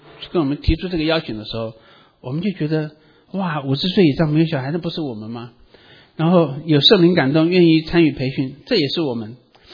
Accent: Wuxi, Jiangsu, China; 去无锡我老家

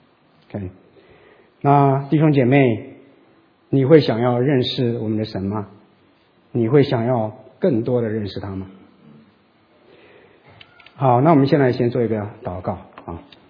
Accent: China; 那我们中国人是说吃饭。

